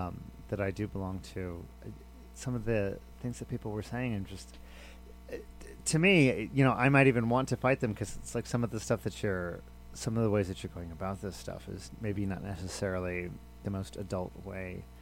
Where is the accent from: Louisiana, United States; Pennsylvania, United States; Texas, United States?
Texas, United States; Houston; I grew up in Houston, which is a fairly liberal area